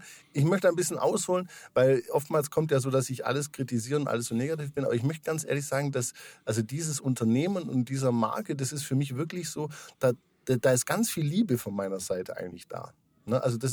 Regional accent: Bavaria, Germany; das war für mich dann irgendwo so als Deutscher aus Süddeutschland, also aus dem bayerischen Süden

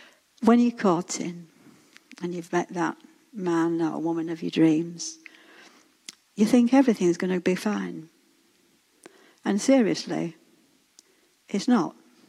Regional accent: Yorkshire and the Humber, United Kingdom; Because we're from Yorkshire, we like to be honest.

